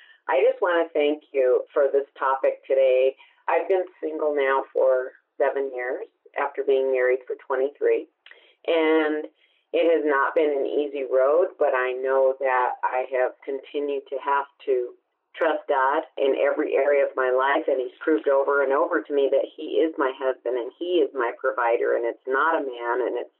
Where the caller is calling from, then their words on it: Albuquerque, New Mexico, United States; I'm calling from Albuquerque.